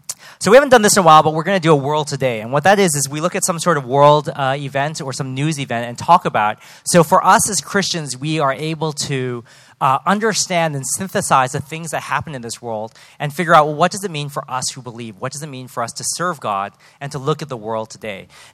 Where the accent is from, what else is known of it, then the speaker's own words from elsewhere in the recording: United States; I wanted to talk about something that happened in the United States, and I know I'm American, and so there's some bias in this.